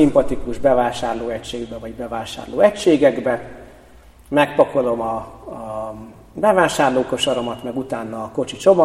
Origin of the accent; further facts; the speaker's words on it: Bakony, Hungary; Félig meddig bakonyi gyerek vagyok, mindig elborzodok azon, mikor sétálok a bakonyba